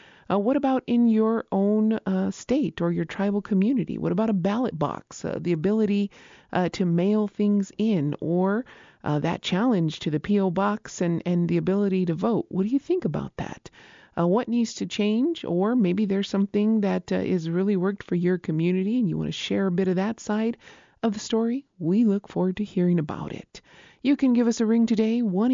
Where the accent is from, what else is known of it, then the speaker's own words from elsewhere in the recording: Isleta Pueblo, New Mexico, United States; from Isleta Pueblo